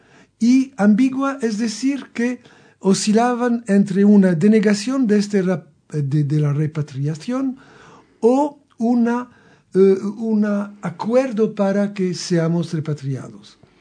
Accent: Thessaloniki, Central Macedonia, Greece; born there; Spanish is a second language; mis padres me hablaban en francés o en griego en casa. Así que yo nací en Salónica, soy un sefaradí

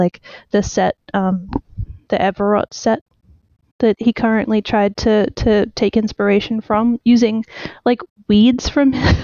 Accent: Australia; accent: Australian; I really wish I could like turn my accent off so that I could perceive what we sound like. Like I want to hear it. Everyone says that Australian accents are so interesting

